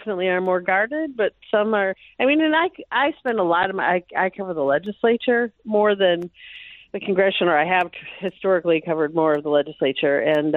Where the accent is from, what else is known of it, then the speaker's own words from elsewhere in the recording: Bloomington, Minnesota, United States; No, I'm from Bloomington. Bloomington. I went to Bloomington Kennedy.